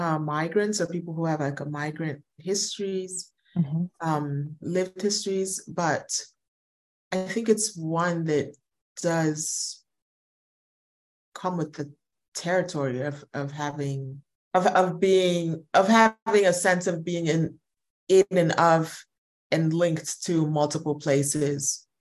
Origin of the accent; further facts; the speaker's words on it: Lagos, Nigeria; born there; I was born in Lagos, and we're born in Nigeria.